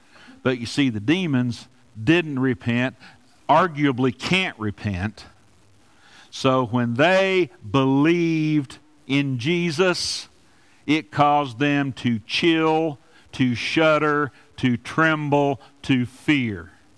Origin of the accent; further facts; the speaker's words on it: Kentucky, United States; We're all from East Kentucky.